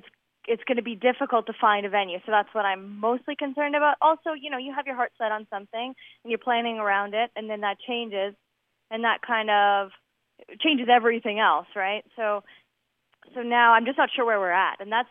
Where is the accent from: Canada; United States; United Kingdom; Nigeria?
Canada; Ontario; I'm from Ontario